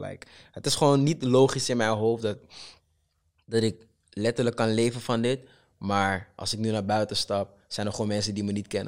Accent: Holendrecht, North Holland, Netherlands; mijn achtergrond, waar ik vandaan kom. Gewoon een jongen uit Holendrecht

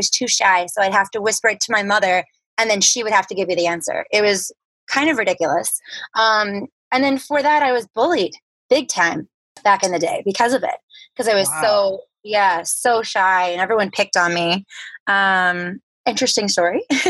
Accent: Baltimore, Maryland, United States; I grew up in Baltimore, Maryland.

